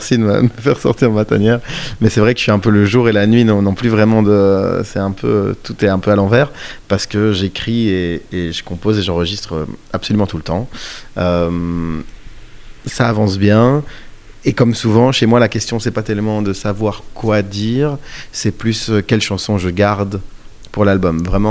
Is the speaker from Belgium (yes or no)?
yes; Brussels, Brussels-Capital Region, Belgium; en plus moi je suis pas parisien, je suis bruxellois